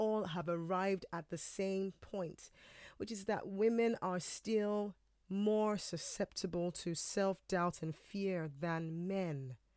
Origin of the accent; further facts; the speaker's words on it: Nigeria; now in United Kingdom; I was born and bred in Nigeria. I've lived in the UK happily for the last 13 years with my family.